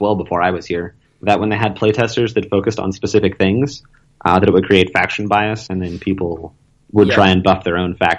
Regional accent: Texas, United States; Well, I'm from Texas. I'm never polite.

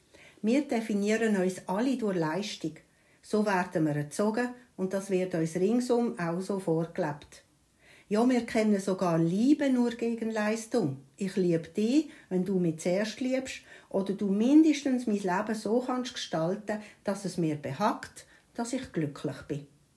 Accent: Däniken, Solothurn, Switzerland; ich komme aus Däniken

